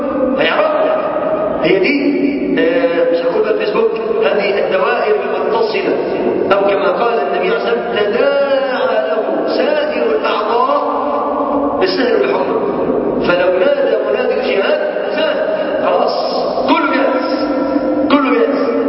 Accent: Egypt

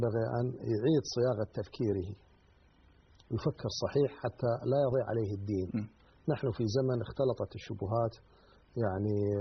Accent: Iraq; ومن سماعات الحسينيات يعني عندنا في العراق

